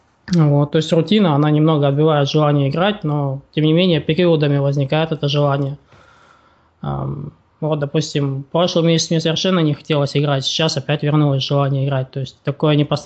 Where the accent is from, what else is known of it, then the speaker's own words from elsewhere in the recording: Tyumen, Tyumen Oblast, Russia; now in Dnipro, Ukraine; я из Тюмени, начал играть в покер где-то в 2008 году, сейчас живу в Днепропетровске